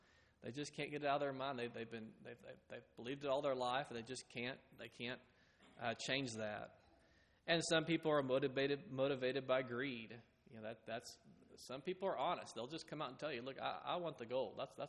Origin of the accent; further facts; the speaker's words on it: Fort Worth, Texas, United States; And growing up in Fort Worth, I didn't realize there were two 35s.